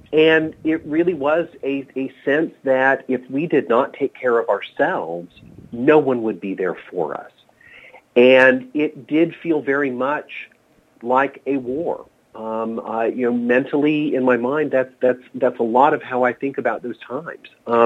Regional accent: Colorado, United States; I grew up in Colorado, so always, you know, home props to the state where I came from.

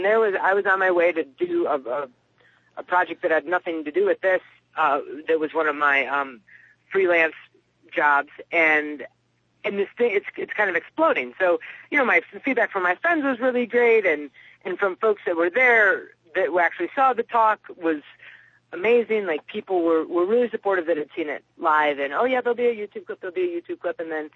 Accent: Ohio, United States; I grew up in Ohio, and my parents, a lot of time my sister's in Chicago.

